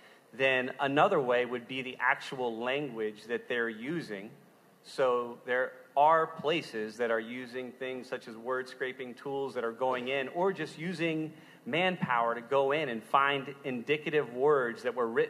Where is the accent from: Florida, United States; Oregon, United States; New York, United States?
Florida, United States; Miami; so I grew up in Miami, Florida, and then went into a minor league clubhouse